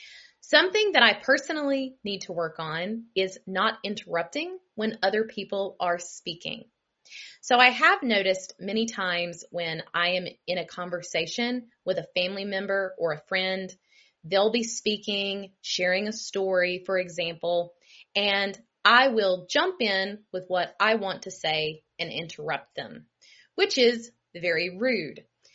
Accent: United States; I am from the United States.

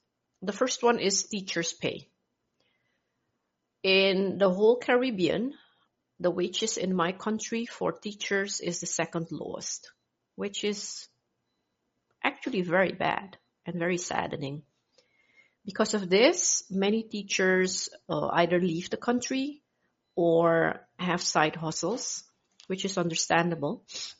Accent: Suriname; from Suriname, and my question is, what would you change about the educational system in your country?

